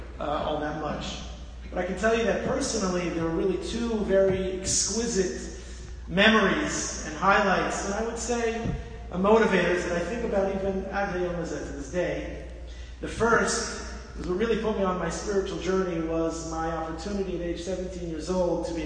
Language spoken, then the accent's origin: English; Pittsburgh, Pennsylvania, United States; also born or lived in Manhattan, United States; I'm from the Upper West Side of Manhattan, but my formative years, I grew up in Pittsburgh, Pennsylvania, going to public high school.